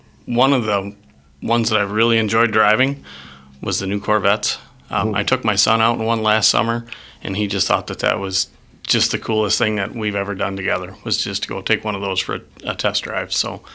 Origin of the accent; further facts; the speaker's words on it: Ithaca, New York, United States; So I grew up in Ithaca. I graduated in 2001.